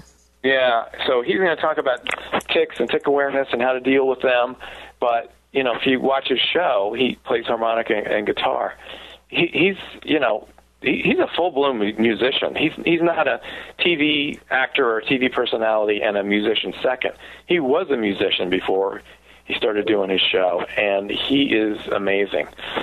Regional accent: Wilmington, Delaware, United States; my hometown, Wilmington, Delaware, just outside of Philly.

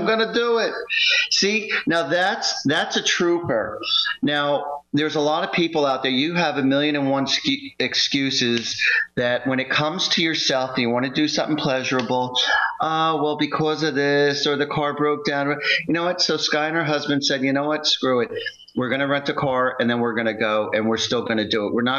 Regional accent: Newark, New Jersey, United States; born there; And I was born at Beth Israel in Newark.

